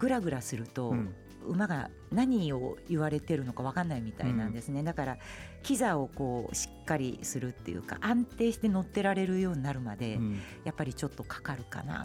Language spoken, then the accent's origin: Japanese; Hamamatsu, Shizuoka, Japan; 私静岡県の浜松市の出身なんですよ。